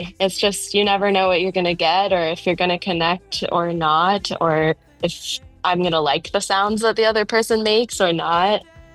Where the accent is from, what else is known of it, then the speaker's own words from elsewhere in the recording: North Carolina, United States; I was starting to spend a lot of time in LA, which is very different from where I grew up in North Carolina